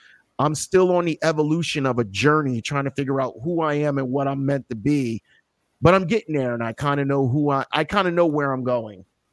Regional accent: Scotch Plains, New Jersey, United States; Born and raised in Scotch Plains, New Jersey. For any of you watching, big ups to Scotch Plains, New Jersey.

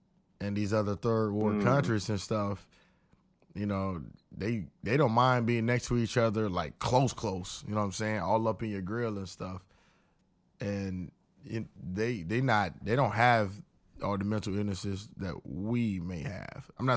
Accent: United States; I'm just speaking for myself, and I'm an American.

